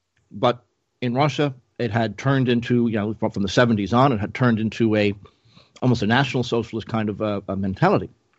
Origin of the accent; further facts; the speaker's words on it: Ireland; I'm an Irishman, but I am Orthodox, and I converted back in grad school after a very long struggle.